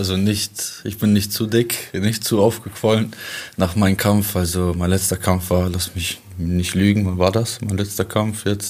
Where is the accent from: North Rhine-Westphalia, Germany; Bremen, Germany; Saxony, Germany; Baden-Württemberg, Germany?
Bremen, Germany; also born or lived in Kazakhstan; Und wie ich bin da, ich war gerade 5 Monate, sind wir nach Deutschland, nach Bremen. Bremen war unsere erste Stadt.